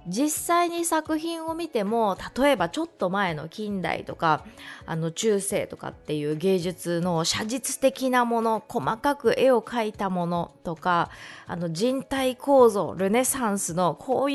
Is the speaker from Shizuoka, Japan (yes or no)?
yes; Shizuoka, Japan; 私の地元の静岡県にある、美術館なんですけど